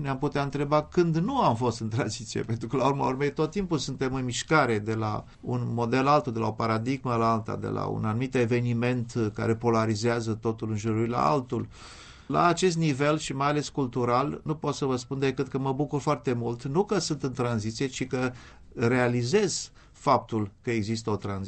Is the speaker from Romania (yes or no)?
yes; Romania; moved away; fie că scriam în olandeză, în engleză sau în franceză, sau vorbeam aceste limbi, eu le făceam tot ca un român